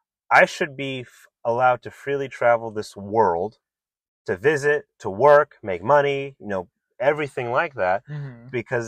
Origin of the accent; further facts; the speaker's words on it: United States; Happy and carefree, because I can do it in my home country, America, where freedom of speech is allowed.